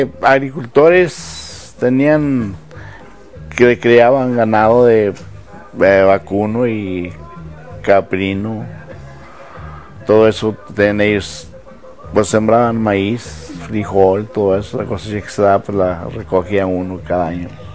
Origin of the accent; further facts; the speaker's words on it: Doctor Arroyo, Nuevo León, Mexico; born there; Yo nací en Doctor Arroyo, Nuevo León.